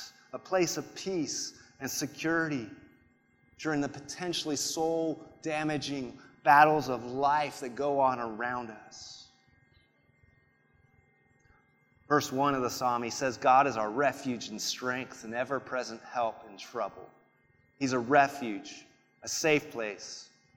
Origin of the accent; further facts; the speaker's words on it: United Kingdom; I know I don't sound it, but I'm British. And I wish I did sound British, because then you'd think I was a lot smarter than I am. But I sound American, so there you go.